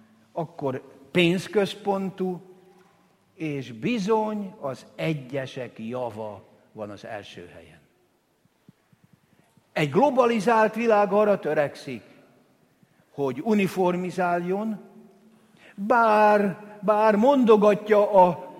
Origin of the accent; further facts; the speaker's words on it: Hungary; mikor megtudták, hogy magyar vagyok, nem is értem igazából.